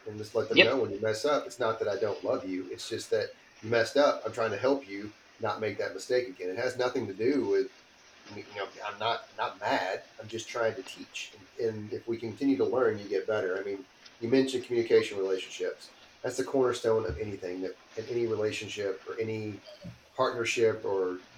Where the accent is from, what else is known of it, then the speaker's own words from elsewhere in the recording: Texas, United States; It's just, you know, being a Texan, first and foremost, we take immense pride in being a Texan, but also it pours into America.